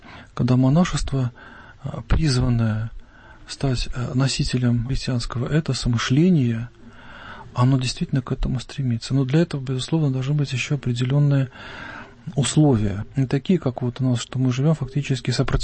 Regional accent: Saint Petersburg, Russia; я хотя приехал из Петербурга, был там воспитан, и воспитание неплохое достаточно получил

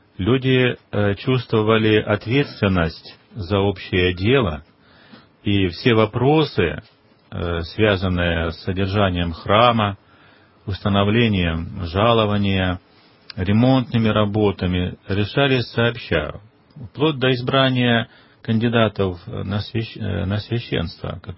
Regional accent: Luhansk Oblast, Ukraine; Это было в 10 классе средней школы в Донбассе, откуда я родом. Это был 1974 год.

